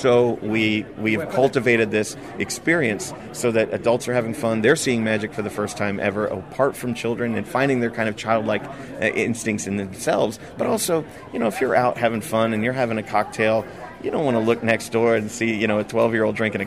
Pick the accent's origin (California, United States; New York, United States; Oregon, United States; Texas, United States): Texas, United States; Conroe; Houston. I grew up in the Houston area.